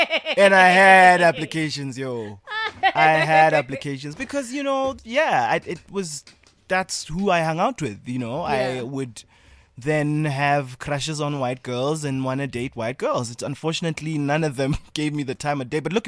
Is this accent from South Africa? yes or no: yes; South Africa; So, it was tough, you know, growing up in South Africa.